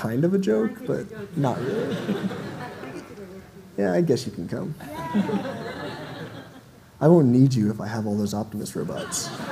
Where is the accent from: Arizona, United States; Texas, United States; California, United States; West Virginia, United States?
Arizona, United States; Like I'm from Arizona, if y'all don't know, so, like, driving up here was a 10-hour drive, and I loved it.